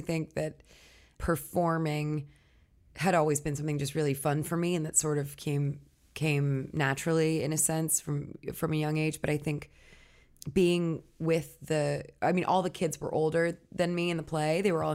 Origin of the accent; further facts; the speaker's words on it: Scottsdale, Arizona, United States; born there; I was born in Scottsdale, Arizona, which is a suburb of Phoenix.